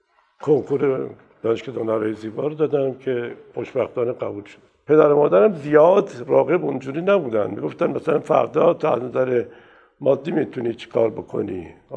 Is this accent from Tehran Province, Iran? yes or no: no; Shiraz, Fars, Iran; من سال 1315 تو شیراز متولد شدم. دوران دبستان دبیرستانم توی شیراز بود و ما خانواده نسبتاً پر جمعیتی بودیم، 4 تا خواهر 4 تا برادر.